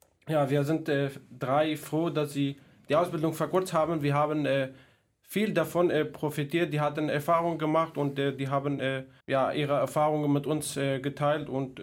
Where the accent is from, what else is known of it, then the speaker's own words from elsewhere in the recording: Mosul, Nineveh, Iraq; now in Germany; ich bin im Irak, also im Nordirak geboren, mit 5 Geschwistern aufgewachsen, bin dort zur Schule gegangen, wie alle anderen.